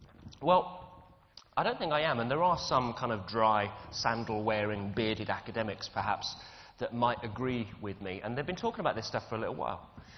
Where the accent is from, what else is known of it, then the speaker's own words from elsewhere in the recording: England, United Kingdom; I mean, as an Englishman, you know, I'm bloody hopeless at foreign languages.